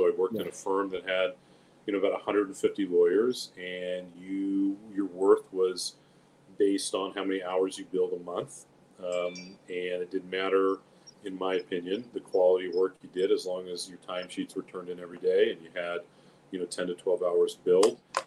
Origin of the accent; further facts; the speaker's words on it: Long Beach, California, United States; I think you and I saw in growing up in Long Beach at that time, politics was something and government was something that was really sacred.